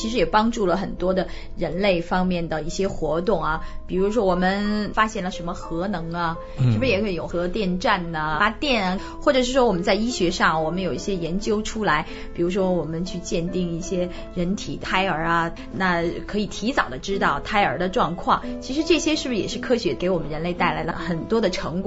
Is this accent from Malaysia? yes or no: no; China; 我们中国人